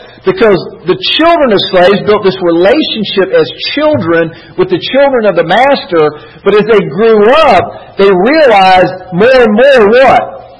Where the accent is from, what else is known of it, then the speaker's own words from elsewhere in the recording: United States; We think of it like the Constitution, because we are American citizens, that we have certain rights, inalienable rights, right?